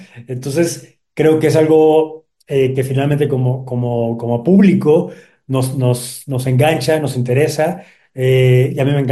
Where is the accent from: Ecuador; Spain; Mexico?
Mexico; Como parte de nuestra tradición como mexicanos